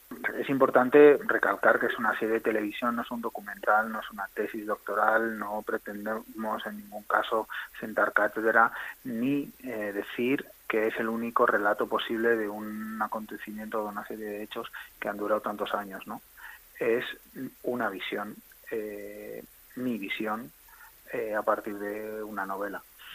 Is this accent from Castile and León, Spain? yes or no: no; Basque Country, Spain; porque soy vasco